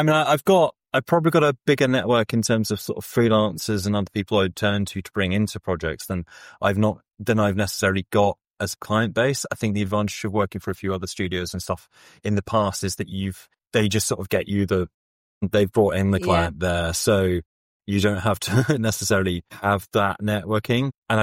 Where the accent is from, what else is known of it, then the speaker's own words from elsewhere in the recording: Milton Keynes, South East England, United Kingdom; I grew up in Milton Keynes.